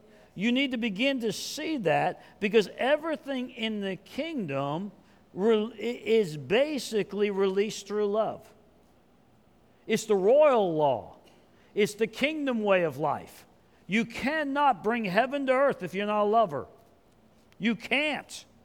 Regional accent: Oklahoma, United States; You know, that's my home state.

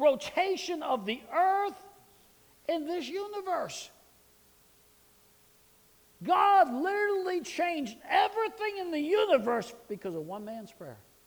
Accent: New York, United States; it was a world-class Little League field in my hometown in New York.

